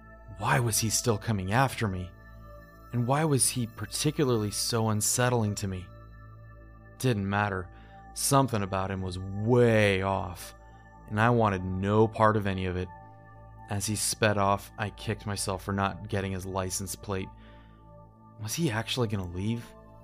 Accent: the North, United States; I grew up in the North, and I hadn't been exposed to firearms.

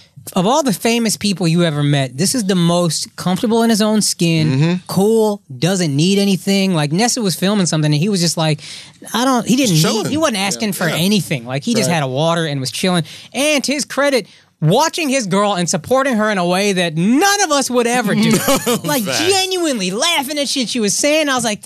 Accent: the South, United States; Like, I'm gonna stand up regardless. I'm from the South, and you have to.

